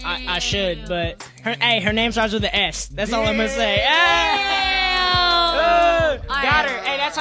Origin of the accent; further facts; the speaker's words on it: Union City, California, United States; Hey, I'm from Union City, though.